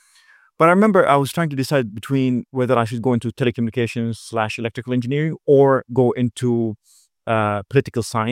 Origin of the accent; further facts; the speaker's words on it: Dubai, United Arab Emirates; also born or lived in South Korea; I was born and raised in Dubai.